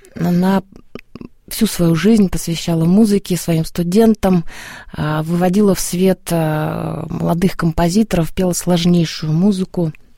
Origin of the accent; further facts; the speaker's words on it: Saint Petersburg, Russia; То есть мое детство прошло в Питерской консерватории.